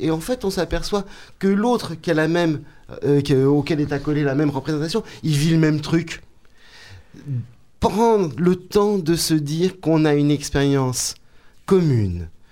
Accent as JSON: {"language": "French", "country": "France", "tie": "born there", "said": "Désolé, nous, on est nés en France. Désolé, nous, on est allés dans des écoles françaises."}